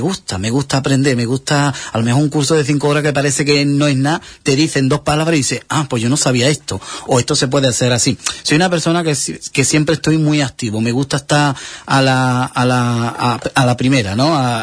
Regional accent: Isla Cristina, Andalusia, Spain; es mucho orgullo y me engrandece que mis marchas nazcan en Isla Cristina, que yo las haga en Isla Cristina y que lleven el sello propio de mi pueblo de Isla Cristina.

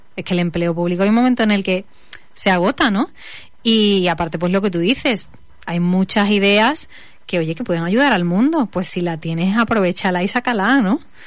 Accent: Huelva, Andalusia, Spain; en el que empecé a estudiar que a Huelva no volvía. O sea, pero básicamente no porque no me gustase mi tierra, porque evidentemente me gustaba tanto que he vuelto

